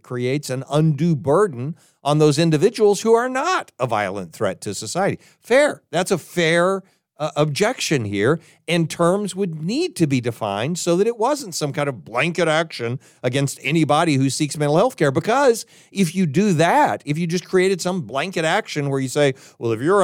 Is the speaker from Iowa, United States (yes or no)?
no; Texas, United States; I've had guns given to me my entire life because I grew up in Texas